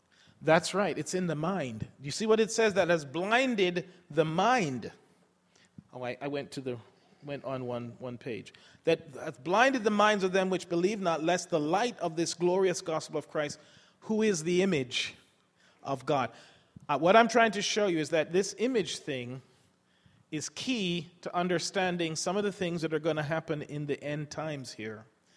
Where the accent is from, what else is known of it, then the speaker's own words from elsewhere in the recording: England, United Kingdom; moved away as an adult; I grew up in England for the first 20 years, and they drive on a different side of the road.